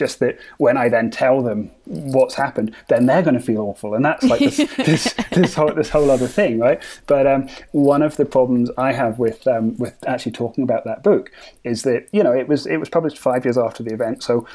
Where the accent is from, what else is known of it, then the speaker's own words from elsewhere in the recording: Edinburgh, Scotland, United Kingdom; we're from Edinburgh, and I got to talk at the Edinburgh Book Festival